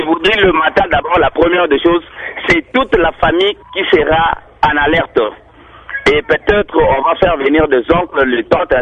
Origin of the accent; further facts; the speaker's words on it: Mbuji-Mayi, Kasaï-Oriental, DR Congo; qu'est-ce qui se pose plus souvent ici chez nous, en Mujimaï